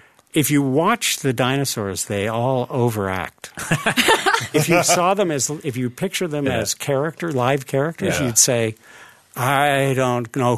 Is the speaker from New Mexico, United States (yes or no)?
no; Los Angeles, California, United States; Yeah, I grew up in the Valley. Mm. I'm a Valley kid.